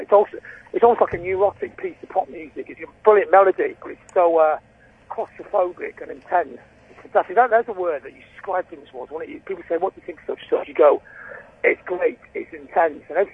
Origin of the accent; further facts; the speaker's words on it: Blackpool, North West England, United Kingdom; We were inspired in the north of England. I was growing up in Blackpool by … when that … came out in January 77.